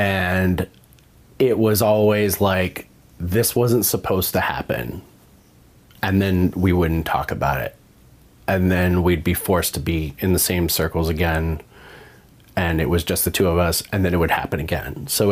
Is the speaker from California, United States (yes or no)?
yes; San Diego, California, United States; I'm 46. I grew up in San Diego. I was born and raised there.